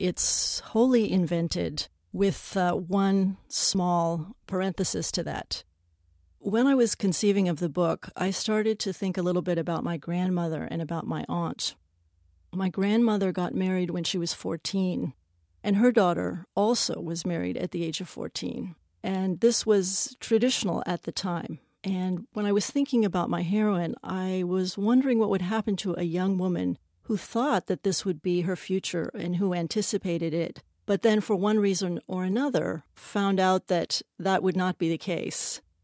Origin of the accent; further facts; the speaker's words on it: San Francisco, California, United States; also born or lived in Iran; I was born in Iran, but my parents separated when I was about 2.5 years old, and I grew up in San Francisco with my mother.